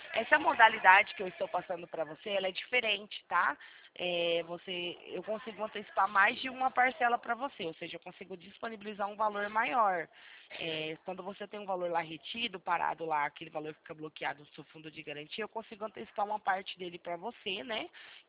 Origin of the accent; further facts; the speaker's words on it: Ribeirão Preto, São Paulo, Brazil; Eu sou de Ribeirão Preto